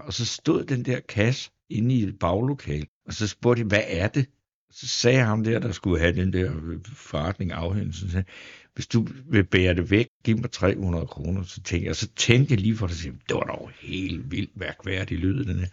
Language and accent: Danish; Svendborg, Region of Southern Denmark, Denmark; det der er vildt ved at komme hjem, som jeg gør i aften til min gamle hjemby. Så kan man altså komme til Svendborg